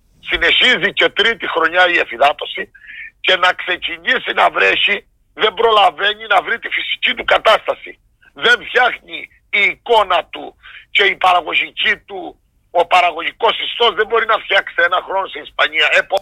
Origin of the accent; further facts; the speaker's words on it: Archanes, Crete, Greece; Πάντως δηλώνω παρόν για το χωριό μου. Εμένα στις Αρχάνες είμαι, έχω τρία παιδιά, πάνε στις Αρχάνες